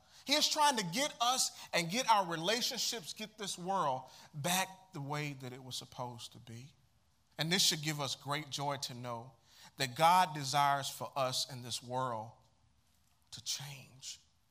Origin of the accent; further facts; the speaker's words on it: Chattanooga, Tennessee, United States; Violence is plentiful across the greater Chattanooga region." This is my hometown, y'all, and it hurts.